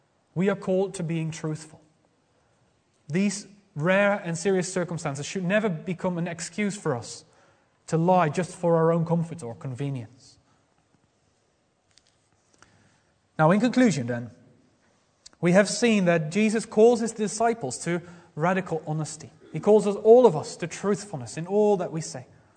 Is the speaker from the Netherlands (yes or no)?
yes; Netherlands; in the Netherlands, in my home country